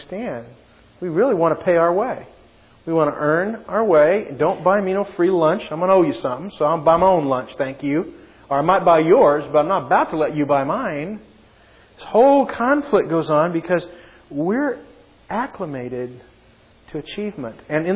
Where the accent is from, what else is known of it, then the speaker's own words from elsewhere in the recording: United States; Now, that sounds really easy, except that you and I grew up in America.